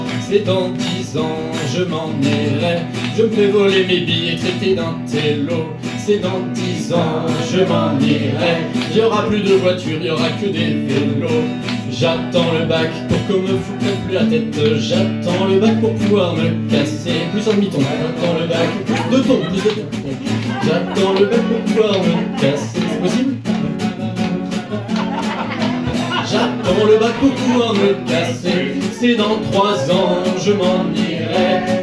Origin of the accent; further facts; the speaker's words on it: Rennes, Brittany, France; Je viens de Rennes et à Rennes, c'était un peu la guerre civile. Et à Rennes, on dit un cliff.